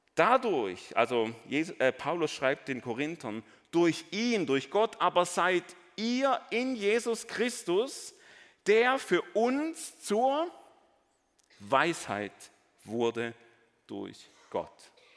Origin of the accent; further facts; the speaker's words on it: Germany; Aber es ist kein Geheimnis, dass in Deutschland, meinem Heimatland